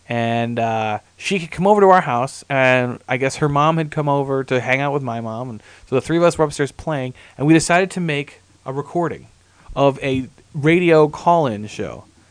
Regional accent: Silver Spring, Maryland, United States; We came from Silver Spring, which was, you know, northeast of those neighborhoods

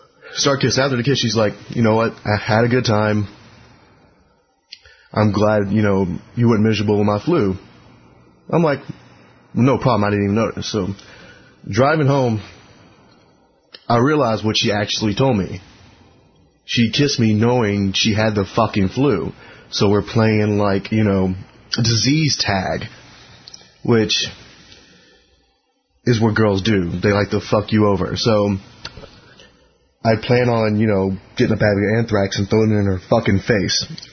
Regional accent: New Orleans, Louisiana, United States; well, I'm from New Orleans, and we have these rats.

